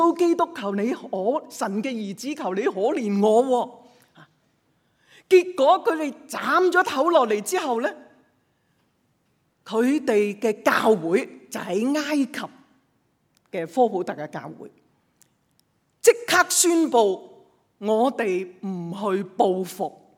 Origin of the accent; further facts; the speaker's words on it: Hong Kong; 这件事我们香港人只是当新闻